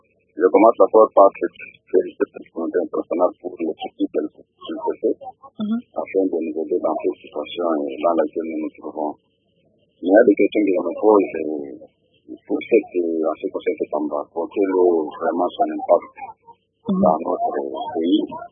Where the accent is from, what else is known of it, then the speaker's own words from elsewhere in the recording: DR Congo; ils doivent comprendre que nous sommes des Congolais et que nous avons tous des esprits de la vie dans ce pays.